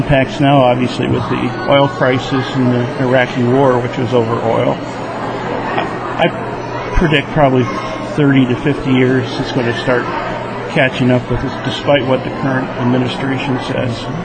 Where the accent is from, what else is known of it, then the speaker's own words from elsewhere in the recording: Watertown, New York, United States; I'm from Watertown, New York. It's the eastern end of Lake Ontario.